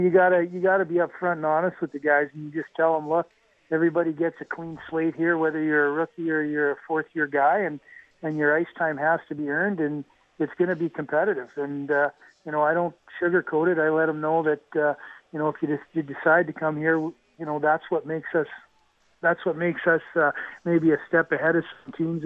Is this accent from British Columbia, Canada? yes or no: no; Edmonton, Alberta, Canada; I grew up in Edmonton